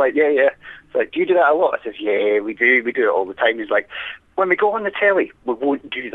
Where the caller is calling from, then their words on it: Galashiels, Scotland, United Kingdom; It's just outside Galashiels in the middle of nowhere on a farm